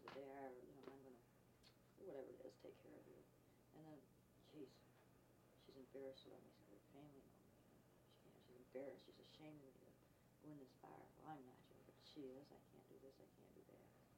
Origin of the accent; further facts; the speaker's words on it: New York, United States; And there was this one particular girl, a playmate that I had, and I was from the Adirondacks, so there you, it was really a weird place because they never seen colored people